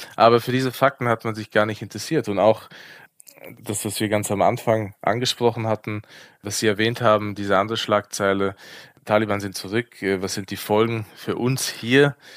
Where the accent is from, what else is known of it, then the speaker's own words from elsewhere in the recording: Austria; born there; Ja, ich reise einfach ein als Afghane. Also ich bin zwar in Österreich geboren, aber laut afghanischer Verfassung ist man Afghane, wenn der Vater Afghane ist.